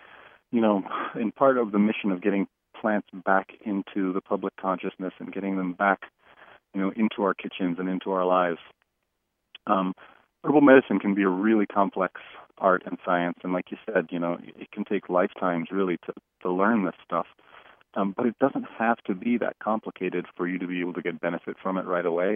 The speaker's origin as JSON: {"language": "English", "country": "Italy", "tie": "born or raised there", "second_language": "English", "said": "And I'm originally from Italy, so I grew up in the Alps, in the Dolomite region, which is kind of in the middle of the Alps, just south of Austria."}